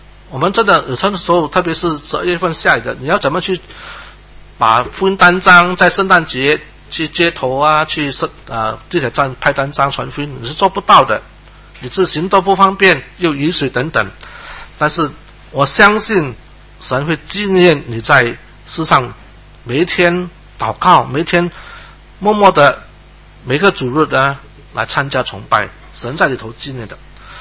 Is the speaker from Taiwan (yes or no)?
no; China; 我们中国人就是一个没有什么文化没有受教育的一些老人家